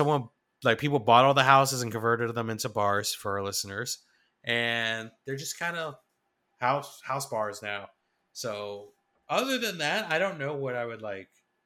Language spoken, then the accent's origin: English; Austin, Texas, United States; Like, I'm from Austin, you know. When you travel, you're like, I'm from Austin, you know, that city right there in the middle.